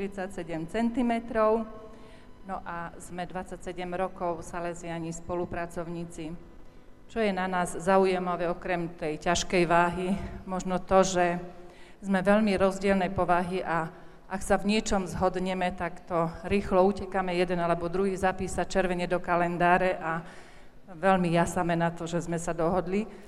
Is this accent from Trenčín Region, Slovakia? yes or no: no; Bratkovica, Banská Bystrica Region, Slovakia; ja pochádzam pod Vysokej Divej Polany, z takého lazu, volá sa to Bratkovica, a môj manžel z Moravy, spod Hostina.